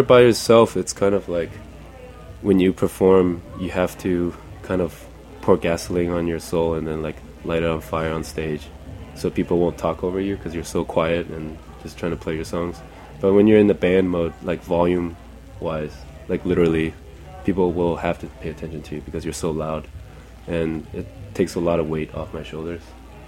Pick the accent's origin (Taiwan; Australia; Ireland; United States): Taiwan; accent: Taiwanese; Which is kind of unfortunate because I'm not from there. I'm from Taiwan.